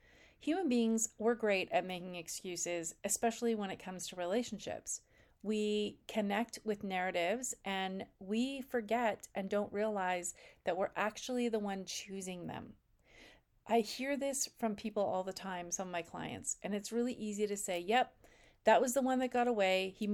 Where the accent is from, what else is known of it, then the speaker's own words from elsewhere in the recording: the South, United States; accent: Southern; If you're from the South, I'm sorry for my cheesy accent, but it just is, I hear it all the time, all the time.